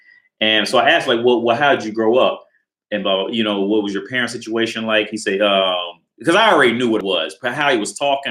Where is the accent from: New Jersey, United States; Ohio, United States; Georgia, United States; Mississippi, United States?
Ohio, United States; Cincinnati; Because like I said, when I'm from Cincinnati, and I went to a trashy high school, so I've seen a lot of trashy shit.